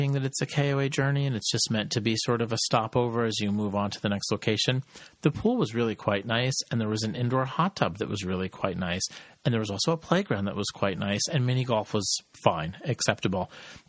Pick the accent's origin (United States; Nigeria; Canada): United States; East Coast; We're from the East Coast.